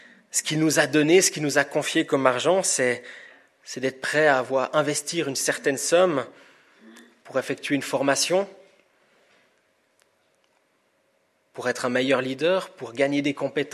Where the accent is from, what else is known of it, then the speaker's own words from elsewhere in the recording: Switzerland; Peut-être que je vais vous décevoir en tant que Suisse